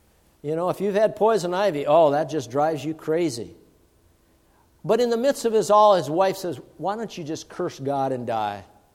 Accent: Long Lake, Minnesota, United States; Remember, I was brought up on Long Lake, Minnesota, in the Iron Range, and my folks were such that they're real givers.

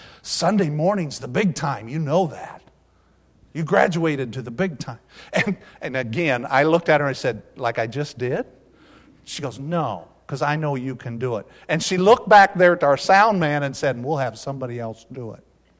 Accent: Quincy, Illinois, United States; now in Peoria, United States; We came from Quincy, Illinois. I'm the only one to ever leave the city of Quincy in the last four generations. When I moved to Peoria to do the camp, I was the first one in four generations to leave the city of Quincy.

